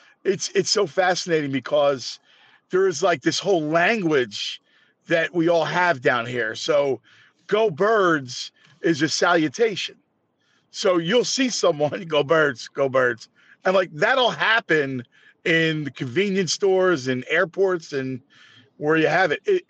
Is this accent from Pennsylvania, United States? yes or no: yes; Philadelphia, Pennsylvania, United States; Now, listen, I grew up in this town. So I grew up in South Philly